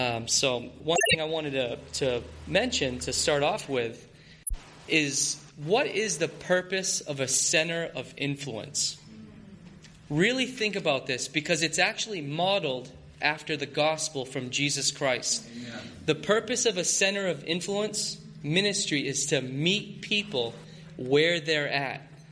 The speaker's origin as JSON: {"language": "English", "region": "Maine", "country": "United States", "tie": "born or raised there", "said": "growing up in Maine, I like to fish."}